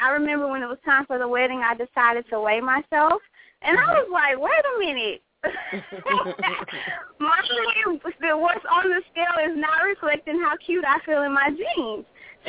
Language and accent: English; Houston, Texas, United States; I am originally from Houston, Texas. I am definitely 100% Southern girl, you know, fried fish, pork chops.